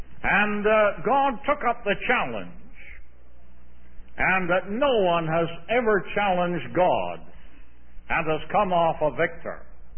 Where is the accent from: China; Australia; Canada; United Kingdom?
Canada; now in United States; Well over 30 years ago, as a Canadian citizen, I swore my allegiance to this country.